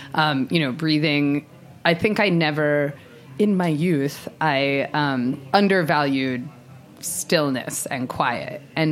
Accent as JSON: {"language": "English", "town": "Jerusalem", "region": "Jerusalem District", "country": "Israel", "tie": "born or raised there", "said": "I was born in Jerusalem and raised vegetarian"}